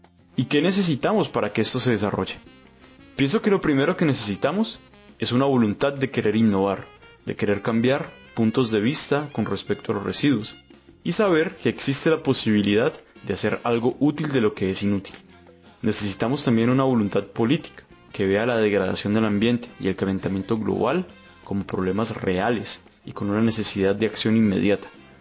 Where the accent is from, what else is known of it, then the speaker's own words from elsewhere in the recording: Puerto Tejada, Cauca, Colombia; Nací y crecí en Puerto Tejada, un municipio alegre y bullanguero de afrodescendientes ubicado al norte del departamento del Cauca, en Colombia, a tan solo unos minutos de mi Cali bella.